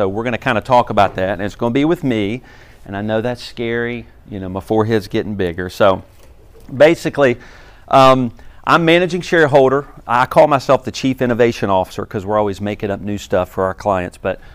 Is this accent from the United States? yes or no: yes; Easley, South Carolina, United States; I'm originally from Greenville. Originally from Easley, actually.